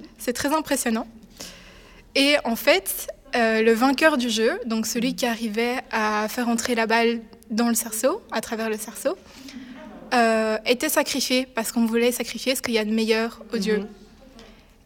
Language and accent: French; Belgium; je suis belge et que j'adore le chocolat